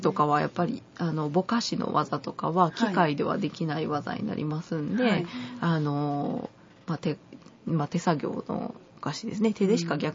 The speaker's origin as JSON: {"language": "Japanese", "region": "Kyoto", "country": "Japan", "tie": "born or raised there", "accent": "Kyoto dialect", "said": "本当に京都生まれの京都の話ですけれど、はい、イントネーションがとっても京都弁だと思います。"}